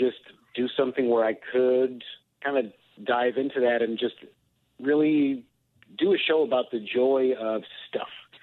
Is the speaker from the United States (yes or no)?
yes; Michigan, United States; accent: Midwest; moved away as an adult; now in Chicago, United States; I moved to Chicago after college, and I was born in Michigan, went to school in Michigan, and then moved to Chicago after...